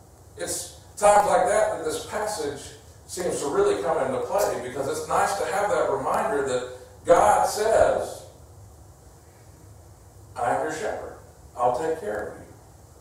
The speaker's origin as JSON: {"language": "English", "region": "Texas", "country": "United States", "tie": "born or raised there", "said": "We used to have border collies when I was growing up in Texas."}